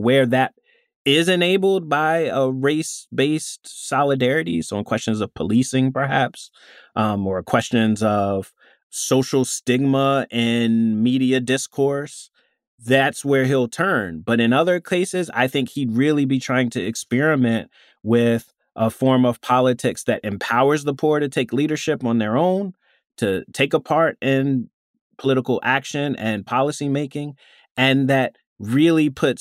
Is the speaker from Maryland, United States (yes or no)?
yes; Maryland, United States; You know, I'm from Maryland originally. I think this is a great laboratory to study this kind of thing.